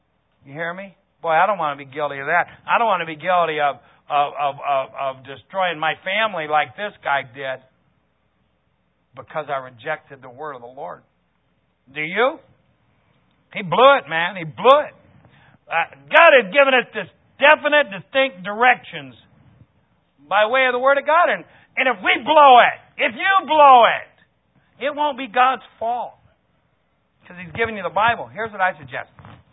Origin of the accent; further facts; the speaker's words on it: Ireland; I'm Irish, you know.